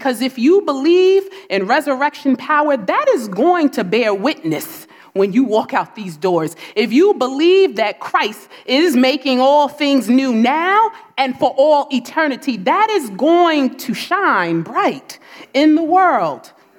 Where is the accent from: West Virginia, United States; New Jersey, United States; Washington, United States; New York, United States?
New Jersey, United States; I say it that way because I'm from New Jersey.